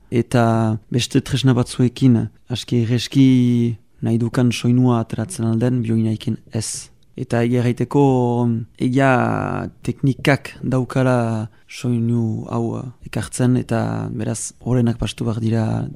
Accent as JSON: {"language": "Basque", "town": "Bayonne", "region": "Nouvelle-Aquitaine", "country": "France", "tie": "born or raised there", "said": "Baionesa, sortzez, hini ikasketa guztiak baionan gaindi egin ditiat"}